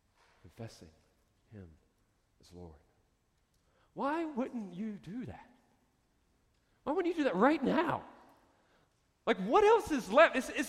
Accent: the South, United States; And I joke around because I'm from the South. I would say y'all.

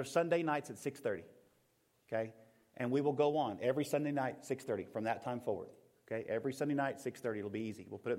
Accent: Nashville, Tennessee, United States; maybe it's because y'all live in Snyder and I'm from Nashville

